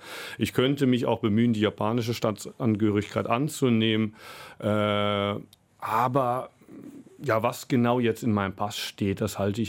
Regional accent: Germany; Also ich bin natürlich in Deutschland aufgewachsen, schon früh mit dem Ideal der Gottesliebe und Nächstenliebe in Kontakt gekommen.

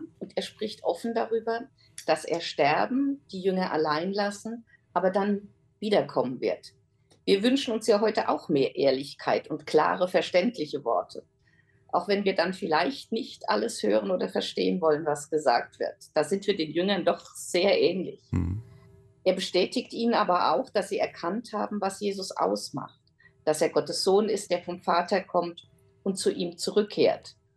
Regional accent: Mainz, Rhineland-Palatinate, Germany; als Ortsvorsteherin hier direkt vor Ort in meiner Heimatgemeinde in Mainz-Hechtsheim mitbewegen konnte

